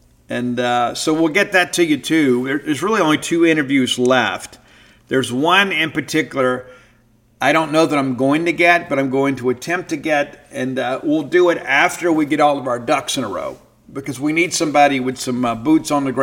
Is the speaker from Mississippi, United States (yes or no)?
yes; Mississippi, United States; I'm not judging, but I'm from South Mississippi. We have to have ranch dressing on it